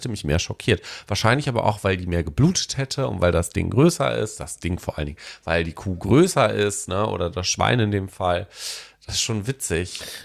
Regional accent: Paderborn, North Rhine-Westphalia, Germany; wenn ich jetzt mal in meine Heimatstadt gucke, da sind ungefähr 200.000 Leute leben da. Ja, wo gar nicht. Paderborn, 150.000.

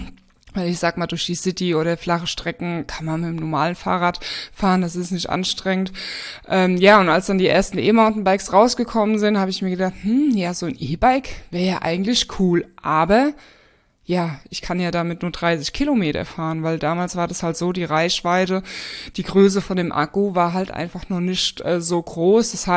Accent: Bavaria, Germany; hab so mit so meine Heimat eigentlich erkundet, weil ich sag mal, im Spessart

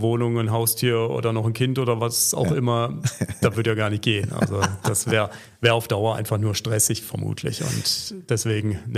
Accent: Germany; now in Switzerland; Nee, ich bin Deutscher. Ich wohne nur in der Schweiz.

